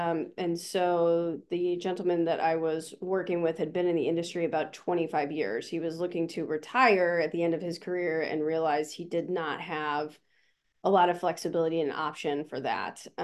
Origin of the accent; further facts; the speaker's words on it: St. Louis, Missouri, United States; So I grew up in St. Louis, Missouri.